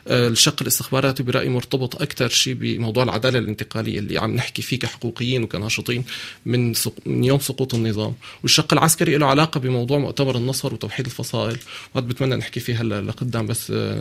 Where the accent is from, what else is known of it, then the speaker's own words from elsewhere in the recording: Syria; لكن للأسف الواضح أنه لسه في عنا شغل كتير كسوريين